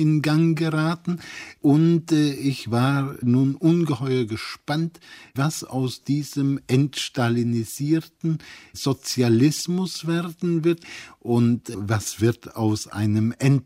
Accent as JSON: {"language": "German", "country": "Germany", "moved": "as an adult", "lives_now": "Poland", "said": "Und ich stellte dann fest, dass ich mich als Deutsche in einem Land befand, das ungeheuer unter Deutschen gelitten hatte, das gegenüber meinem Land ein ungeheures Misstrauen hatte."}